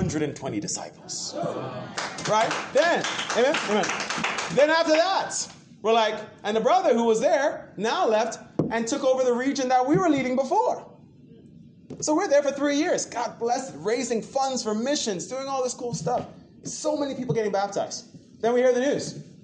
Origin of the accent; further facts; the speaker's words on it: Jamaica; being the fact that we're from Jamaica, our heritage, it's called the West Indies, so I'm West